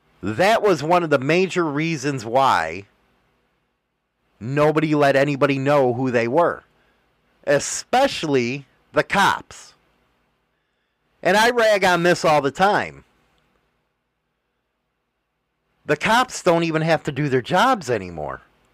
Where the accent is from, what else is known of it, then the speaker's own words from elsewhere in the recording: Chicago, Illinois, United States; I always say outfit because I'm from Chicago